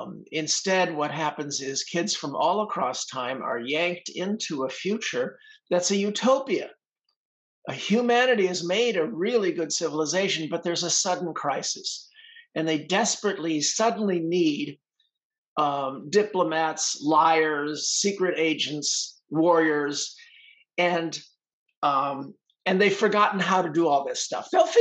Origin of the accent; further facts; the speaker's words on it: Hollywood, California, United States; I grew up in Hollywood.